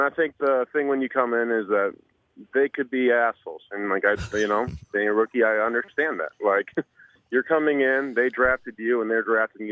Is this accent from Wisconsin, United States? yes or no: yes; Kewaunee, Wisconsin, United States; I'm from Kewaunee, so, like, I used to leave my keys in the ignition in my car.